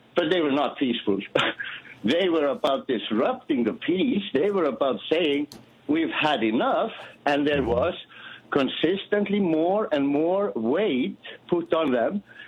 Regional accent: Iceland; English is a second language; now in Malta; No, I'm calling from Malta, but I'm Icelandic.

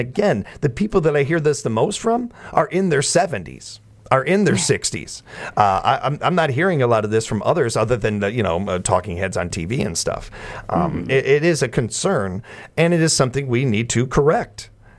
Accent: Chicago, Illinois, United States; I grew up in Chicago. I know politics.

